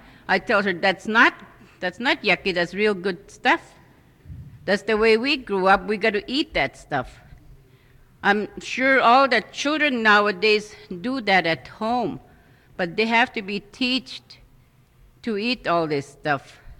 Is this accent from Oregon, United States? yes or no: no; Larsen Bay, Alaska, United States; from Larson Bay.